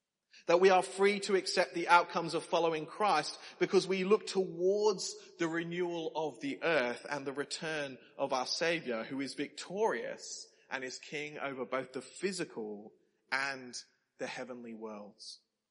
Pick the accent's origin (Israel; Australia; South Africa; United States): Australia; now in England, United Kingdom; You might be able to tell I'm not from England. And something that I discovered very quickly was some of the differences in culture coming here. In Australia, we stand on the left side of the escalator.